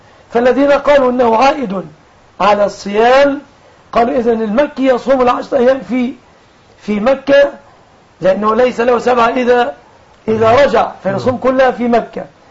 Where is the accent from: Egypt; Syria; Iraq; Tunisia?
Egypt; وأن يرزق بلدنا مصر